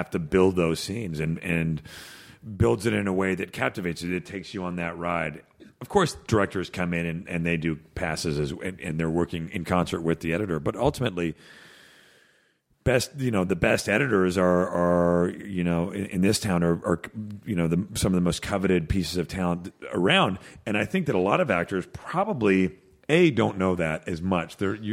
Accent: Canada; Yeah, from being Canadian.

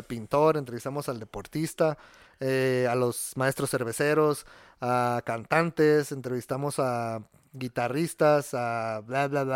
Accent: Guadalajara, Jalisco, Mexico; Sí somos muy tapatíos, y lo somos, sí somos.

